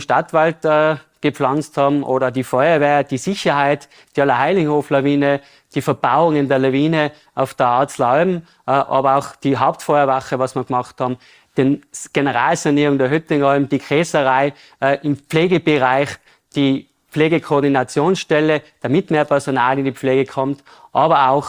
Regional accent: Innsbruck, Tyrol, Austria; war Ringkämpfer beim AC Vollkraft Innsbruck, wo ich groß geworden bin.

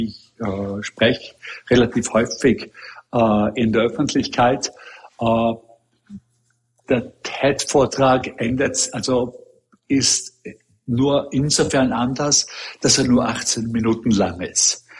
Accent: Austria; now in New York, United States; als Österreicher selber ist es immer schwer zu sagen

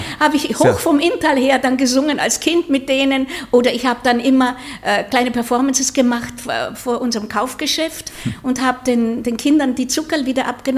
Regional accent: Mettmach, Upper Austria, Austria; dass er Mettmach kennt, wo ich herkomme

